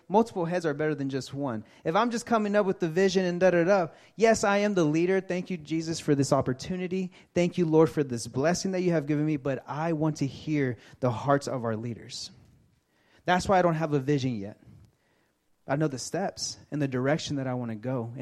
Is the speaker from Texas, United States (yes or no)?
yes; Texas, United States; I am from Texas. I am from the South, right?